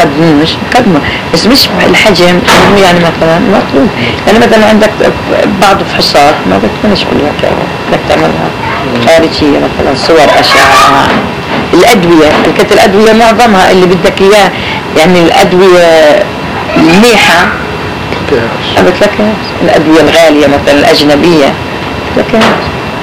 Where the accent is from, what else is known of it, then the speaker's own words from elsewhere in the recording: Palestine; انا ابن فلسطين